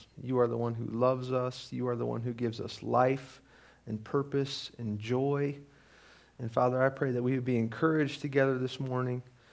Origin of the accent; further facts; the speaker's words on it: Michigan, United States; now in Colorado, United States; We moved here from Michigan about nine or ten years ago. My wife and I moved here, and so we've had two of our kids been born in Colorado